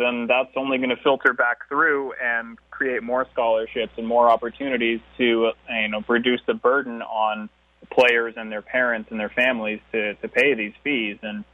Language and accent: English; Alaska, United States; also born or lived in Romania; I grew up, well, I spent the first 3 years of my life there, 3 or 4 years, and then I grew up mostly in Alaska, where I started school